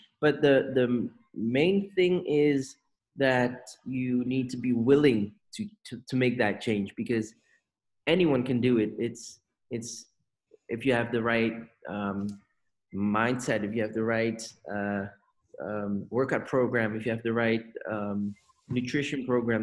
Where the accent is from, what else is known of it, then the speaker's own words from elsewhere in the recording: Netherlands; I am from the Netherlands. I'm 26 years old.